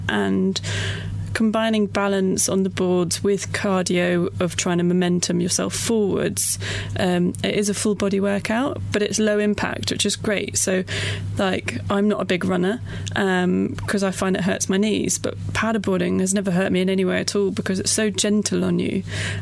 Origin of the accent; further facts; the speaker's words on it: London, United Kingdom; very lucky in that we grew up near the Thames and the River Crane as well. So we had water sports growing up.